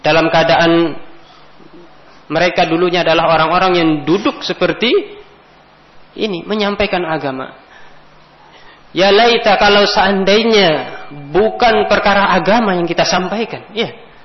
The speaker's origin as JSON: {"language": "Indonesian", "region": "Jakarta", "country": "Indonesia", "tie": "born or raised there", "said": "bahwasanya kita, ya, dibesarkan di Jakarta, ya, dilahirkan di sini, ya."}